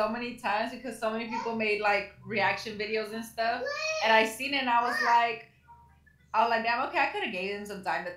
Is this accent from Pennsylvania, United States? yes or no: no; Watts, California, United States; I'm from Watts, California. I'm 27 years old.